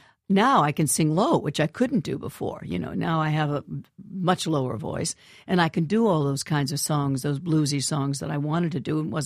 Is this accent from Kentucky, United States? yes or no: no; Pennsylvania, United States; because I was raised near Pittsburgh and done little theater there